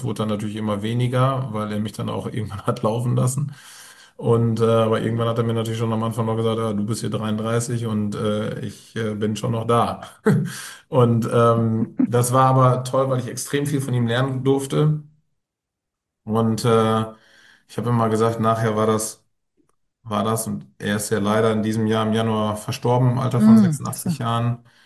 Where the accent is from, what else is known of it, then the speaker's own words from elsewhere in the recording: North Rhine-Westphalia, Germany; vorher irgendwie ganz gerne wieder ins Münsterland, in die Heimat zurück wollte, was gleichzeitig meine Heimat ist.